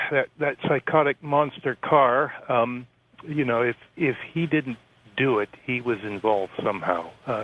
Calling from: Fresno, California, United States; Yeah, I'm … from Fresno, California.

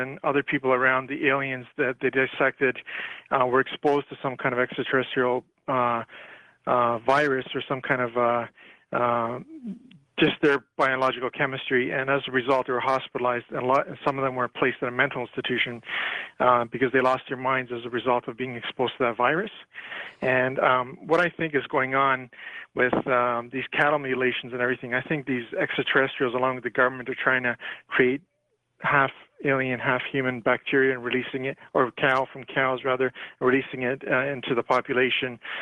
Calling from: Guelph, Ontario, Canada; I'm calling from Guelph, Ontario, Canada.

